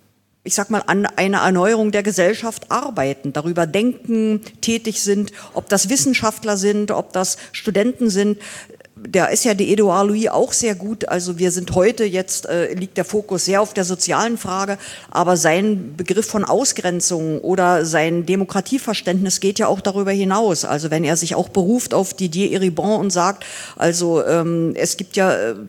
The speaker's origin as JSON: {"language": "German", "region": "East Germany", "country": "Germany", "said": "ich bin ja Deutsche, habe allerdings eine Revolution miterlebt, nämlich die friedliche, also weil ich Ostdeutsche bin"}